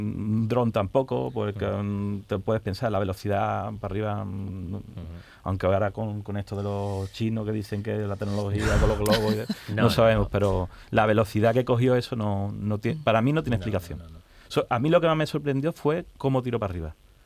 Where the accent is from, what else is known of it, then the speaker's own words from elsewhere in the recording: Seville, Andalusia, Spain; De Sevilla.